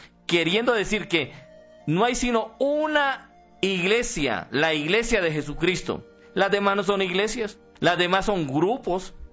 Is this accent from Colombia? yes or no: yes; Colombia; born there; nací en Colombia y ordenado el 5 de septiembre del año 1982